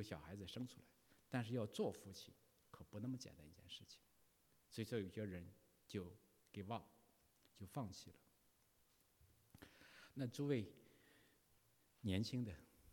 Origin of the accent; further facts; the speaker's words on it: Shandong, China; 像我们山东人的话，哎我的娘啊，就这，你怎么熟悉怎么来。